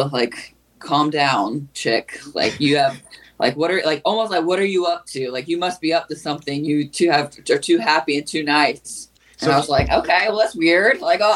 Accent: Durham, North Carolina, United States; I grew up in Durham, North Carolina. I was there for pretty much my whole life, and then one went to college nearby in Bowie's Creek, which is kind of near Fayetteville.

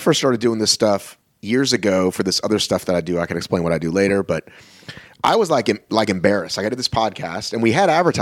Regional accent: Boston, Massachusetts, United States; born there; So I was born in Boston.

